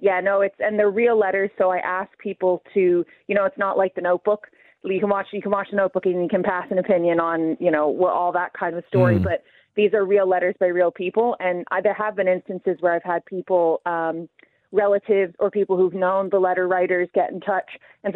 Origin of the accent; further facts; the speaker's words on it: United States; moved away as an adult; now in Ireland; I grew up in the States. I lived in the States. I moved to Ireland in 2018.